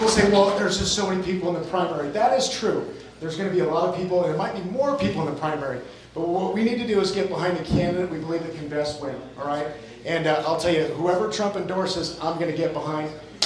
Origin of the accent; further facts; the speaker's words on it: Rock Springs, Wyoming, United States; now in Cheyenne, United States; I grew up in Rock Springs. I live in Cheyenne.